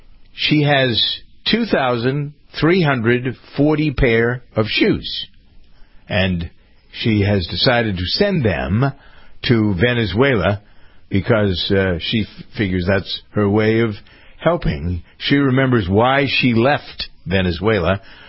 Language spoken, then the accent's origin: English; Framingham, Massachusetts, United States; She lives in my hometown of Framingham, Massachusetts.